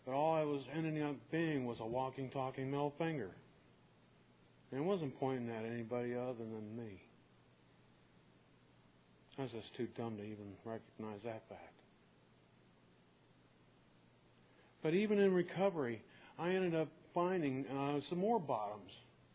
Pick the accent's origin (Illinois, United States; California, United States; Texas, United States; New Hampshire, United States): Texas, United States; Kerrville; I'm an alcoholic from Kerrville, Texas.